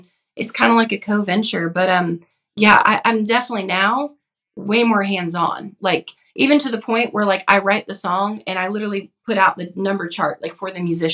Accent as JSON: {"language": "English", "town": "Bakersfield", "region": "California", "country": "United States", "said": "dude, I'm a kid from Bakersfield."}